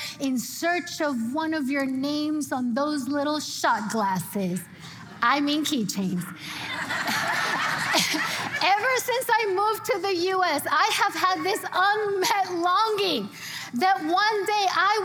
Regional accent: Puerto Rico; Her name is Gabriela. We're from Puerto Rico, so it's spelled with one B and one L. Latinos in the house, you feel me?

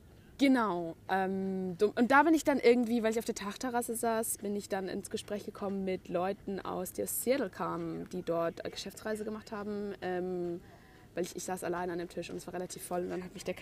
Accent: Munich, Bavaria, Germany; wir kommen aus München, ich komme aus München

